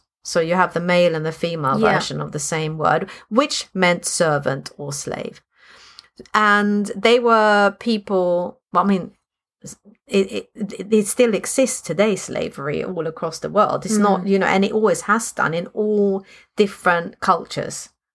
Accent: Sweden; accent: Swedish; English is a second language; now in United Kingdom; Zest. See my Swedish accent. It's a Z.

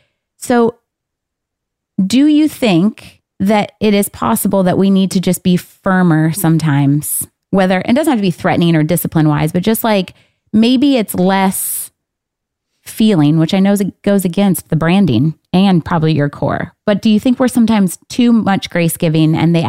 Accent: Michigan, United States; I'm from Michigan. So you're already, we're street in that. Like it just gets kind of hood fast, you know?

